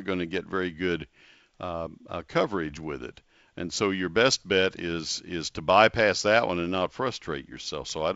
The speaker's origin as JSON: {"language": "English", "town": "College Station", "region": "Texas", "country": "United States", "tie": "born or raised there", "said": "Yeah, I grew up with it in College Station. I've known it all my life. We live outside the Dallas-Fort Worth area"}